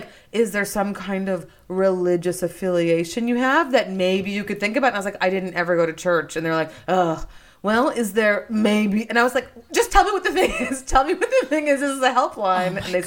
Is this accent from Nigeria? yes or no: yes; Nigeria; born there; I was born in Nigeria.